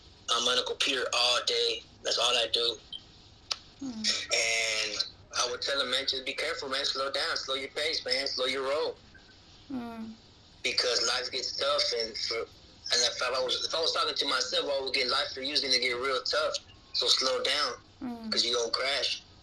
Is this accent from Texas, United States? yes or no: yes; Texas, United States; moved away as an adult; also born or lived in California; now in Monterrey, Mexico; I was born here in Monterrey, Mexico. So when I was 14 months old, I went to California. We migrated to the U.S. And from California, when I was five, we went to Texas from five and up, right?